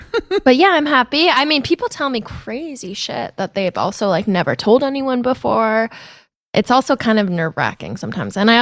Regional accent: Seattle, Washington, United States; I'm from Seattle.

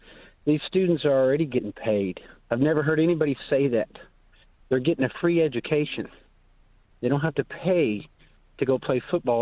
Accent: Arkansas, United States; also born or lived in Southern California; I was born and raised here in Arkansas, and I left and went to Southern California for 23 years.

